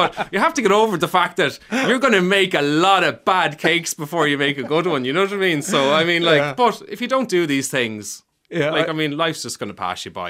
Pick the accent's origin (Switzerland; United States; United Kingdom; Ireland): Ireland; I'm Irish.